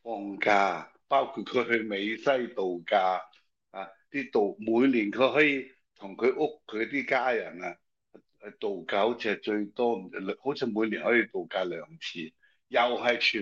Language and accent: Cantonese; Hong Kong; 我哋香港人讲咩？